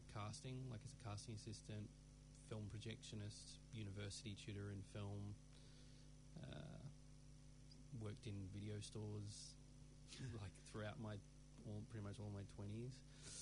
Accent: Melbourne, Victoria, Australia; moved away; I grew up in Australia, but I've lived here for 10 years.

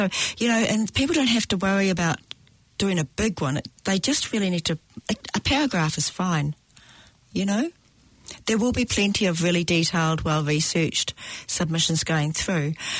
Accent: Gisborne, New Zealand; I come from Gisborne

